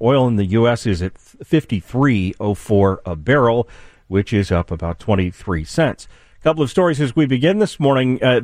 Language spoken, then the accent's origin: English; Illinois, United States; Yeah, I am from Southern Illinois.